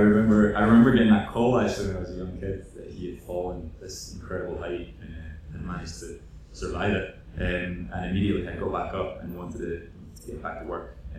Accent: Scotland, United Kingdom; which I'm from the West of Scotland

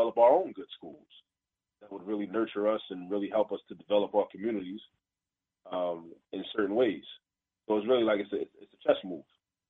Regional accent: New York, United States; born there; you know, I was born in New York, and my mother went to Hunter College.

